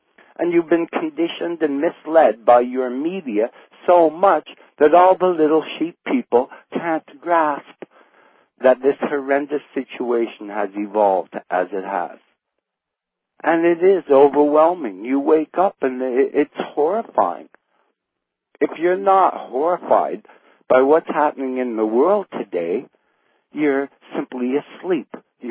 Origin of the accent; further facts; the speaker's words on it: Canada; As a Canadian, you know, living next door to America